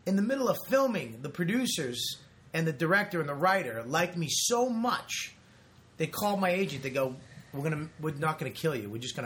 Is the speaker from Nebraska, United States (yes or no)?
no; Boston, Massachusetts, United States; … up in Boston. I grew up in Boston. You know that.